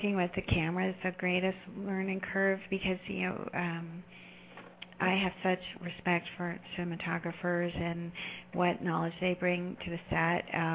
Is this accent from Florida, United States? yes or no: no; New York City, New York, United States; I also remembered seeing her name in the theater as a New Yorker.